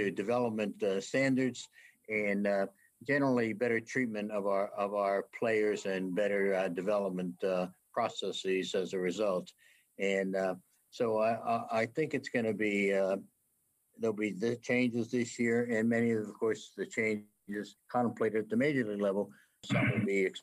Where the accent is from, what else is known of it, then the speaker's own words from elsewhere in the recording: Pittsburgh, Pennsylvania, United States; now in Worcester, United States; I've come to love Worcester. Reminds me a lot of my hometown, Pittsburgh. That's Pittsburgh, not Fitchburg.